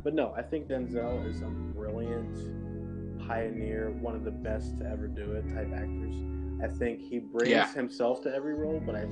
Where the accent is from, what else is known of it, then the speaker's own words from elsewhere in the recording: Missouri, United States; born there; now in Minnesota, United States; I'm from, you know, I was born in Missouri. I lived in my life. I'm now living in Minnesota.